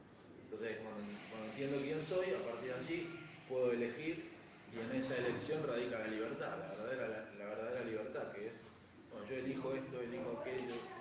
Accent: Buenos Aires, Argentina; soy de Buenos Aires. Los cuatro somos de Buenos Aires.

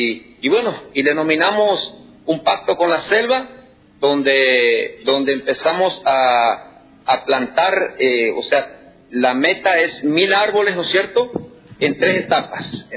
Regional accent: Aristóbulo del Valle, Misiones, Argentina; somos acá de Aristóbulo del Valle

